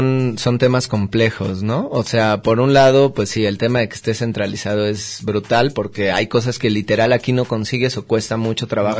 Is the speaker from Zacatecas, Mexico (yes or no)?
no; Mexico City, Mexico; born there; now in Guadalajara, Mexico; nací en la Ciudad de México, pero ya vivo aquí en Guadalajara desde hace un tiempo.